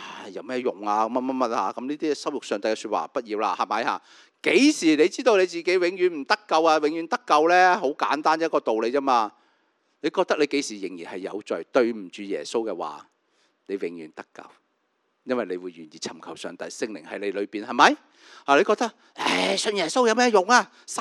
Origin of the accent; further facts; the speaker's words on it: Hong Kong; 我們香港人最容易有什麼病呢？